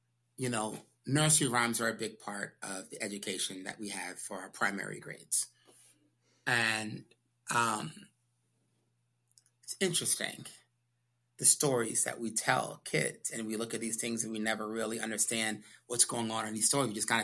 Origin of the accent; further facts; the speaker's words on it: Brooklyn, New York, United States; I don't know a lot about the life of farmers because I grew up in Brooklyn, New York.